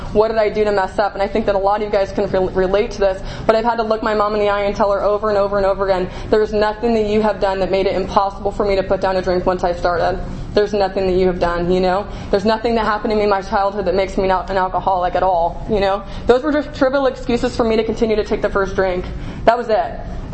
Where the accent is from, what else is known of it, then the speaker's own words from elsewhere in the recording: California, United States; I grew up in Marin County. I'm a native to where I live. I live in a little town.